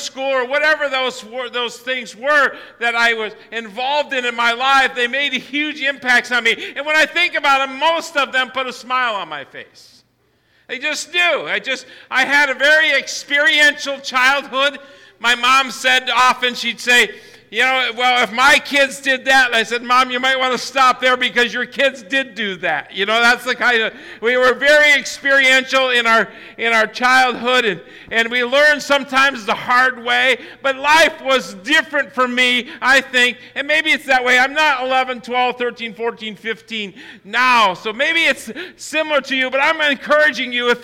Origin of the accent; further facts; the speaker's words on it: United States; Growing up in Tioga County